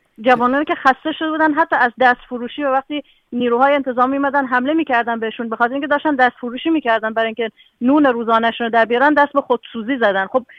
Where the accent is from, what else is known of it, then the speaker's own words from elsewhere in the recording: Iran; ما همه ایرانی هستیم